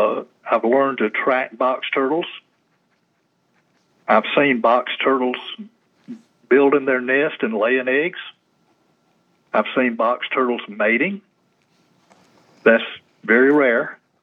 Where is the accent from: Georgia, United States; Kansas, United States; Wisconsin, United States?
Georgia, United States; Sandy Springs; also born or lived in Atlanta; Okay, I'm a native Georgian, born at Crawford Long Hospital many years ago in 1948. I grew up mostly in Sandy Springs. We moved there when I was about 6 years old